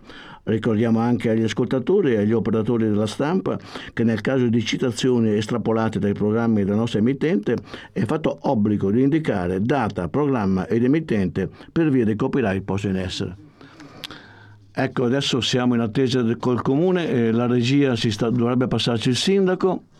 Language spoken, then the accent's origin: Italian; Saronno, Lombardy, Italy; accent: Saronnese dialect; invece noi siamo ancora strettamente legati al nostro italiano e anche al nostro dialetto saronese